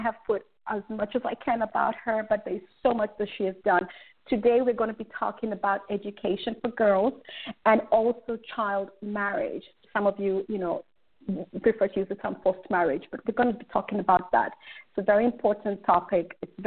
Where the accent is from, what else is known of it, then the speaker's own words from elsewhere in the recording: Kenya; Maybe because I'm Kenyan, and every time someone mentions environment, she always pops up.